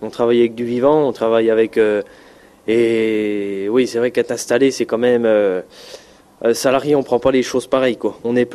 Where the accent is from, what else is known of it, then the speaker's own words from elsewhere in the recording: Grand Est, France; je viens de Haute-Marne.